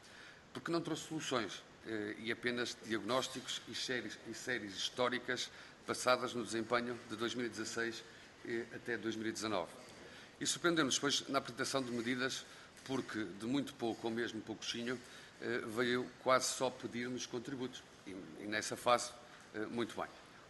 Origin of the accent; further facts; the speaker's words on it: Norte, Portugal; Eu sou do Minho